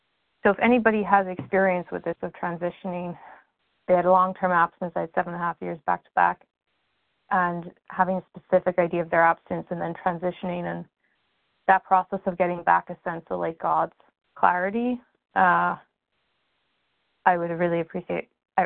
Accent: New York, United States; I'm from New York.

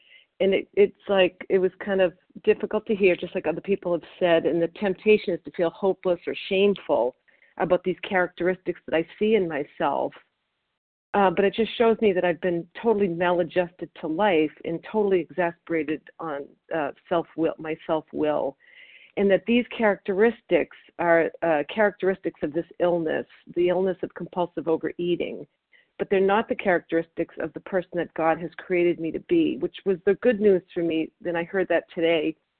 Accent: Massachusetts, United States; I'm from Massachusetts, and I'm a compulsive overeater.

